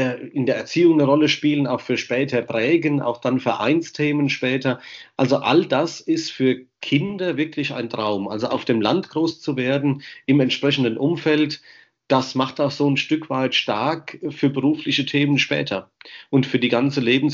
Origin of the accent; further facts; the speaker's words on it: Hesse, Germany; Brombachtal heißt der Ort, Langenbrombach. Dort aber in Umgebung, also Erbach, Michelstadt bis nach Groß-Umstadt, das ist ja alles so eine Ecke, Bad König in der Mitte. Und das war so meine Heimat